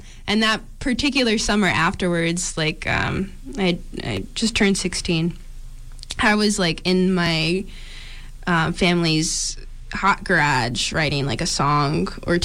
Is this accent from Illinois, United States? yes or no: yes; Illinois, United States; I grew up in Illinois, so this was about an hour outside of Chicago.